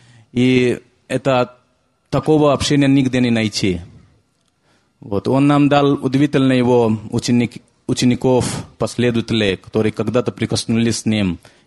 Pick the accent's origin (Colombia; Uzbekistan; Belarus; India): India; Russian is a second language; now in Russia; потому что я приехал из Индии